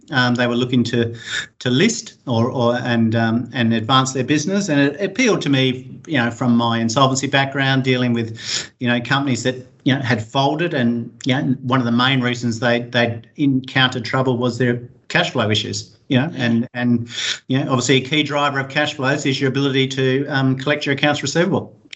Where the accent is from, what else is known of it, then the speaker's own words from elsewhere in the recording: Perth, Western Australia, Australia; I'm also a native West Australian. Don't know if that's good or bad for your client base, but I grew up in West Australia.